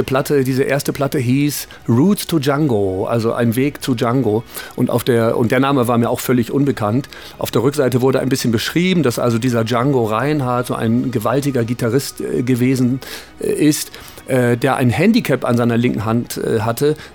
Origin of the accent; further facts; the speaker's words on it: Bremerhaven, Bremen, Germany; das war der Verkäufer eines Musikgeschäfts in meiner Heimatstadt Bremerhaven.